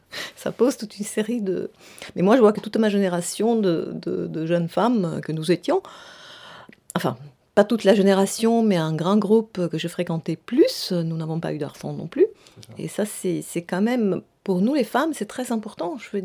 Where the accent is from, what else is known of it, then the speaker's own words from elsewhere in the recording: Southern Italy, Italy; French is a second language; moved away; Je suis originaire du Sud, non seulement de l'Italie, non seulement de l'Europe, parce que l'Italie est le sud de l'Europe, mais en plus du sud de l'Italie, avec tout le poids méditerranéen.